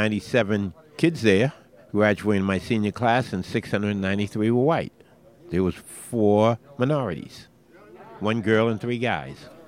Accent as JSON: {"language": "English", "town": "Somerville", "region": "Massachusetts", "country": "United States", "tie": "born there", "said": "I was born here in Somerville."}